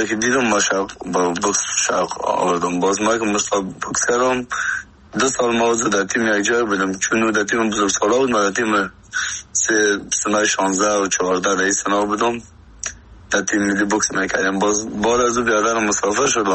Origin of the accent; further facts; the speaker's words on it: Afghanistan; moved away as an adult; تا که از افغانستان برام آمدیم 20 ساله بودم